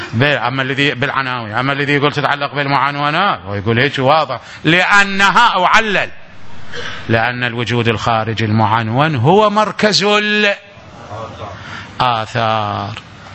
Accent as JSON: {"language": "Arabic", "town": "Najaf", "region": "Najaf Governorate", "country": "Iraq", "said": "وأنا نجفي طالب علم"}